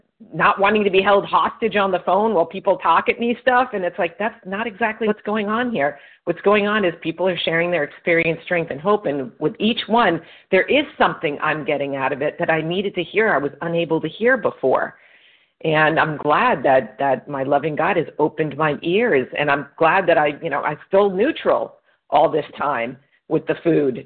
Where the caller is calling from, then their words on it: Florida, United States; I'm calling from Florida.